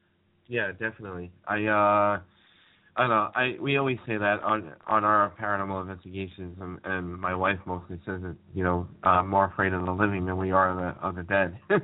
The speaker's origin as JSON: {"language": "English", "region": "New York", "country": "United States", "said": "we're from New York, can we the place up?"}